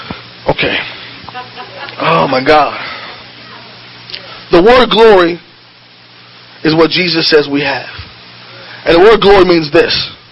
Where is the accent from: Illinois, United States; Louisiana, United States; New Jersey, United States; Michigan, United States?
Louisiana, United States; New Orleans; I'm from New Orleans, right? And in New Orleans, there's voodoo.